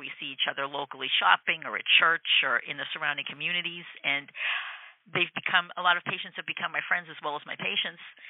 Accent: Saugus, Massachusetts, United States; Well, I'm a local girl. I grew up in Saugus, Mass. Saugus High School graduate, and my family still lives there. It's just a nice small town to grow up in.

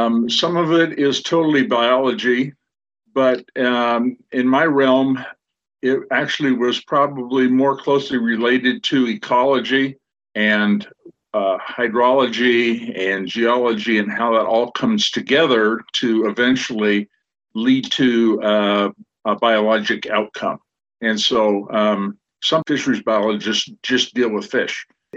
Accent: Coos Bay, Oregon, United States; also born or lived in Eugene; I grew up in Coos Bay and Eugene, with a family that were heavily into hunting and fishing and the outdoors.

